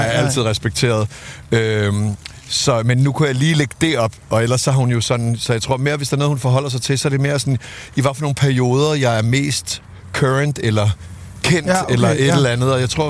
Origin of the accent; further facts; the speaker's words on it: Zealand, Denmark; Jeg voksede op på Lolland, der var sgu ikke nogen, der havde et videokamera.